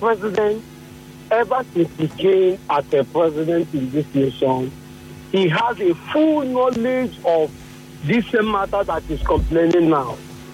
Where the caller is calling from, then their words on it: Port Harcourt, Rivers, Nigeria; I'm calling from Port Harcourt.